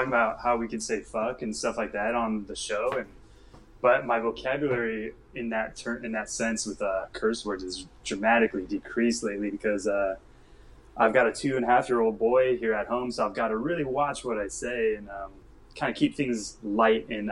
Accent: California, United States; I grew up in Northern California.

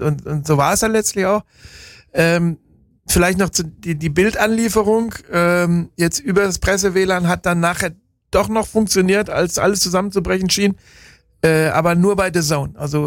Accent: Bad Krozingen, Baden-Württemberg, Germany; Ich komme aus Krozingen, nicht aus Freiburg.

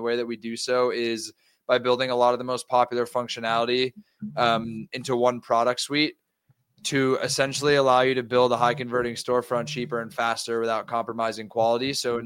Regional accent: New York, United States; Quick background on myself. I grew up in New York.

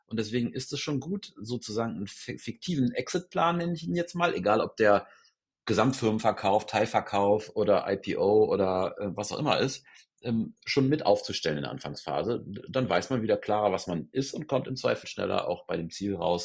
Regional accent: Hanover, Lower Saxony, Germany; ich komme aus Hannover

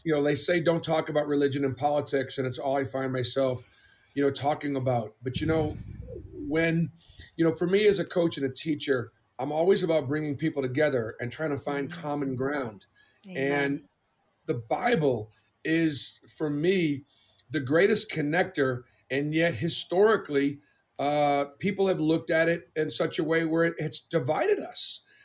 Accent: Boston, Massachusetts, United States; But growing up in Boston was very difficult because, you know, I went to Temple, I grew up conservative.

